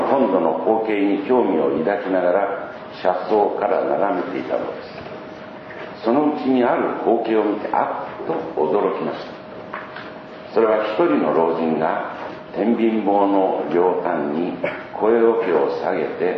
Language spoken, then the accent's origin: Japanese; Taiwan; 台湾で生まれ育った私